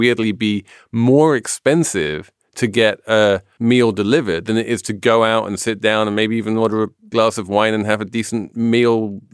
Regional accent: New York, United States; because I'm a New Yorker who doesn't understand brands.

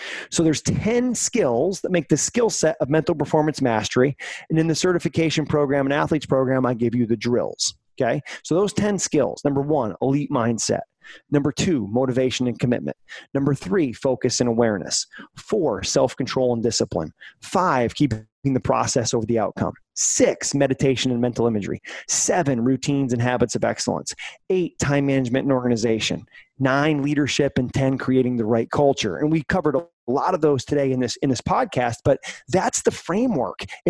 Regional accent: Massachusetts, United States; Red Sox versus Yankees growing up in Massachusetts, you know, everyone has done that, right?

